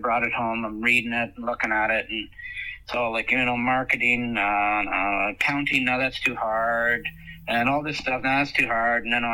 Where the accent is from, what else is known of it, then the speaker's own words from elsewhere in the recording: Ontario, Canada; So I grew up in the Ottawa Valley, about 100 miles north of Ottawa, up in the sticks.